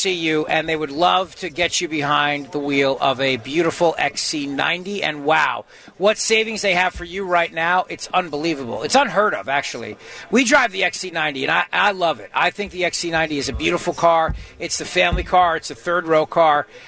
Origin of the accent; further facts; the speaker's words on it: New Jersey, United States; I'm from Jersey. I grew up doing Jersey politics.